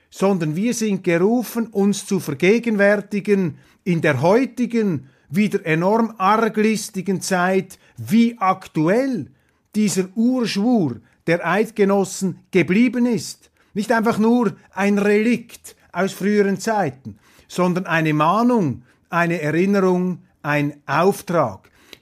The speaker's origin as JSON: {"language": "German", "country": "Switzerland", "said": "Wir können das nicht beeinflussen als Schweizer, meine Damen und Herren."}